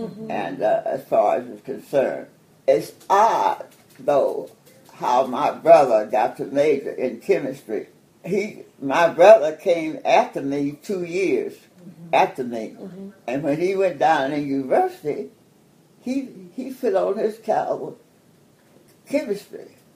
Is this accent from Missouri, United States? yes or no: yes; Kansas City, Missouri, United States; And I said, "Yes, I'm from Kansas City." I said, " … that's what it is."